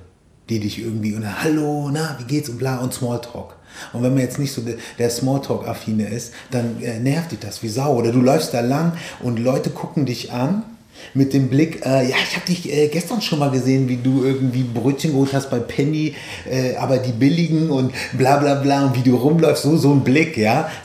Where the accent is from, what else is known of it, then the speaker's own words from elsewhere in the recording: Hamburg, Germany; also born or lived in Hesse; ich bin Hamburg in und bei Hamburg aufgewachsen, aber ursprünglich da halt, aus Hessen.